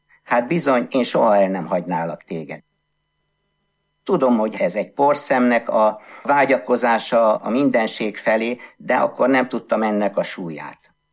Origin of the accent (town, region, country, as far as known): Budapest, Hungary; born or raised there